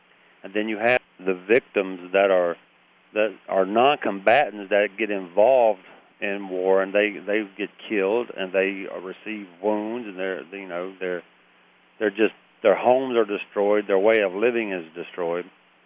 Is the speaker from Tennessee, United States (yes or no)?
yes; Tennessee, United States; also born or lived in Alabama; And I was born in Alabama, and I was raised in Tennessee.